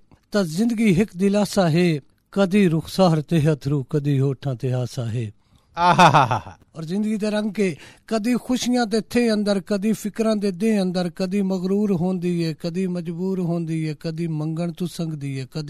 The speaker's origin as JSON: {"language": "Punjabi", "town": "Jhang", "region": "Punjab", "country": "Pakistan", "said": "ਜਿਹੜਾ ਸਾਡਾ ਗਾਓਂ ਹੈ, ਜਿਹੜਾ ਸਾਡਾ ਪਿੰਡ ਹੈ ਰਸ਼ੀਦਪੁਰ, ਉਹ ਤਕਰੀਬਨ 2.5 ਕਿਲੋਮੀਟਰ 'ਤੇ, ਅਤੇ ਮੈਂ ਆਖ ਸਕਦਾ ਕਿ ਅਸੀਂ ਜੰਗ ਦੇ ਹੀ ਹਾਂ ਜੀ।"}